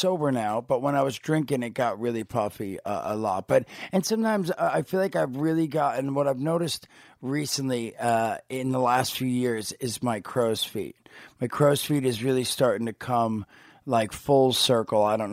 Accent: New Jersey, United States; I grew up in Jersey, and right down the road was like the Olive Garden and all the different, you know, restaurants we'd check out.

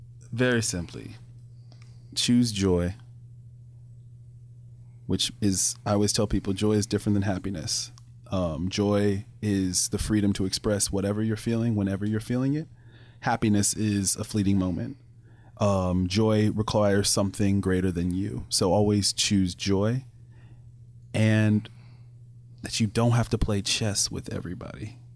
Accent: Germany; I grew up in Germany, man.

